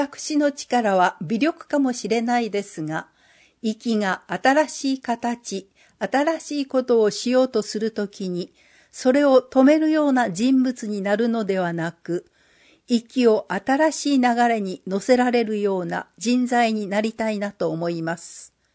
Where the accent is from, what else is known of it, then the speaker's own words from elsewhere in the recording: Iki, Nagasaki, Japan; now in Kanto, Japan; 僕は関東の方で生活しているので、自分の出身を聞かれた時に、行きって言ってもなかなか伝わらないことが結構あるのですが